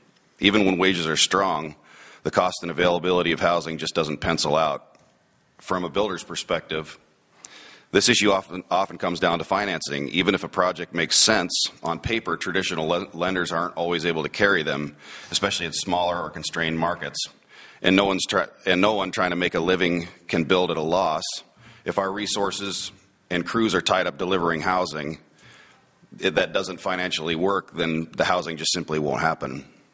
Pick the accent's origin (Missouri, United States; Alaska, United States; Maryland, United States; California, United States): Alaska, United States; I was born and raised in Southeast Alaska. I've been a builder here in Juneau for nearly 25 years.